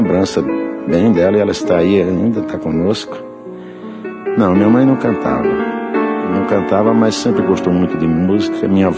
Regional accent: Campina Grande, Paraíba, Brazil; also born or lived in Serraria; eu nasci em Serraria. Com 8 meses de idade, nós nos transferimos para Campina Grande. Ali eu fui crescendo

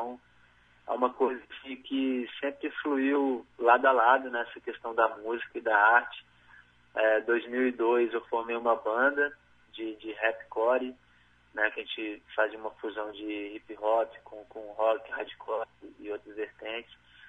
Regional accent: Belo Horizonte, Minas Gerais, Brazil; born there; A lembrança mais viva que eu tenho é de quando a minha irmã, lá em Belo Horizonte, a cidade onde eu nasci, desenhava as capas dos cadernos

